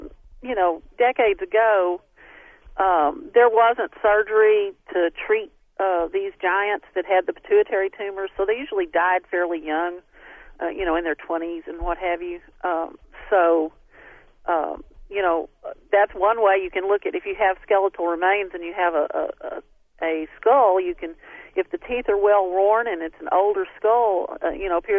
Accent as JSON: {"language": "English", "region": "Texas", "country": "United States", "said": "I'm from Texas."}